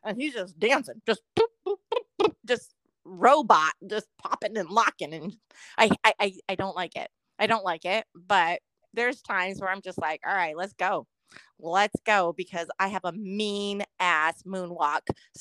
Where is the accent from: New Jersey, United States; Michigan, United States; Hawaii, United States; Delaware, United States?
Hawaii, United States; I remember dancing with my brother and my cousins when I was younger in Hawaii